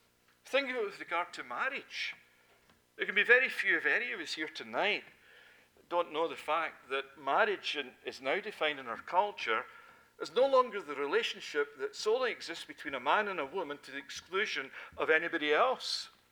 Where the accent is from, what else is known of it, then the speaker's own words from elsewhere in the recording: Scotland, United Kingdom; And me being a Scotsman